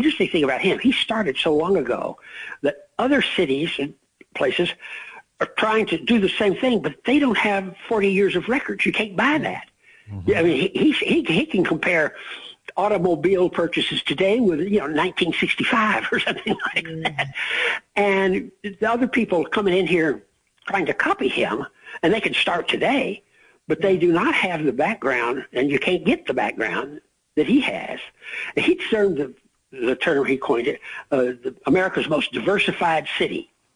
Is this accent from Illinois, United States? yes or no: no; Dallas, Texas, United States; But, you know, I grew up in Texas, which was, you could argue, was it South or West or what?